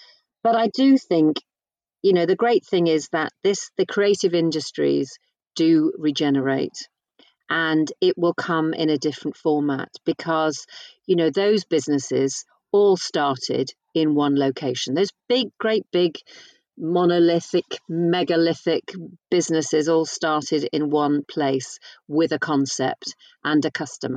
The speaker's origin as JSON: {"language": "English", "town": "Birkenhead", "region": "North West England", "country": "United Kingdom", "tie": "born or raised there", "said": "You know, my hometown is Birkenhead, and my mum is still up there, my sister's still up there."}